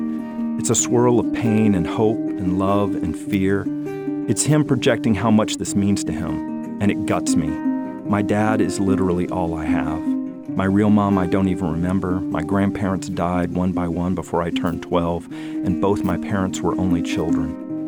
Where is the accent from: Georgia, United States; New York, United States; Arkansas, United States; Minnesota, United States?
Georgia, United States; Atlanta; I grew up in Atlanta.